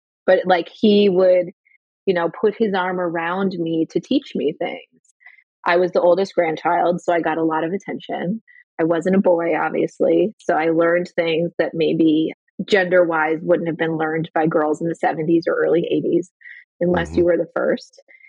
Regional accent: Milwaukee, Wisconsin, United States; I grew up in Milwaukee.

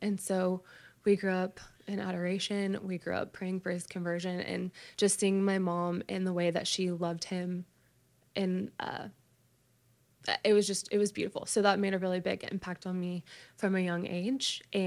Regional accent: Texas, United States; I am from the DFW area where we are now. I was raised Catholic. My dad was a football coach. My mom is a teacher.

